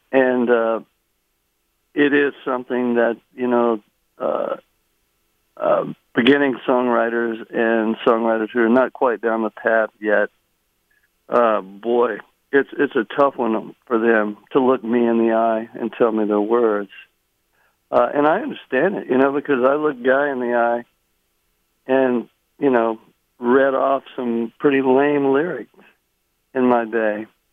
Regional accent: Houston, Texas, United States; I was born in Houston. Okay. I lived the first 15 years of my life in the third ward of Houston, and then along the Houston Ship Channel, in the working mm-hmm. class area of Houston called Jacinto City.

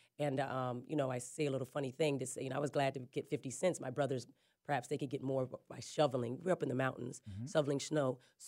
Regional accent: Flagstaff, Arizona, United States; also born or lived in Winslow, Arizona; I was born in Winslow, Arizona. I was raised in Flagstaff. Both my parents were orphans. I lived the first 11 years of my life in a hotel called Starlight off of Route 66.

